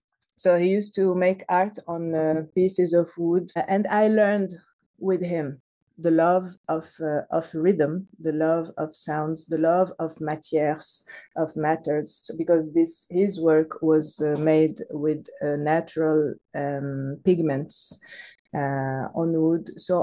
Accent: Marrakesh, Marrakesh-Safi, Morocco; English is a second language; also born or lived in Casablanca; I was born in Casablanca, just born there, but my parents was crossing the city. And then I grew up in Marrakesh, so I can say that I'm a Marrakeshi girl. Marrakesh has... shape my senses, because it's a very sensorial city, very colorful.

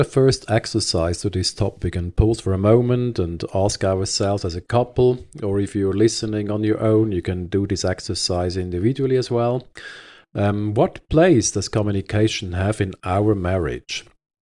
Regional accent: Switzerland; first language Swiss German; English is a second language; and I grew up in Switzerland, and I'm a native speaker of Swiss German.

